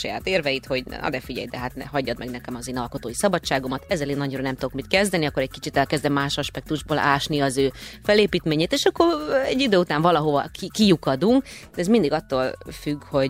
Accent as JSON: {"language": "Hungarian", "region": "Budapest", "country": "Hungary", "said": "Egy környéken laktunk. Zuglóiak vagyunk mind a hárman"}